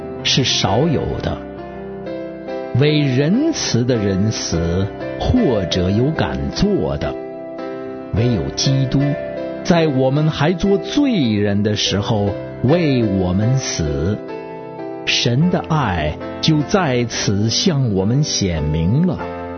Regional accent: Beijing, China

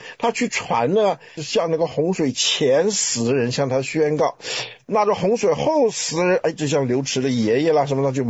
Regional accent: Taiwan; 哎呀，像我们从台湾来的人，那阴间就叫做监狱

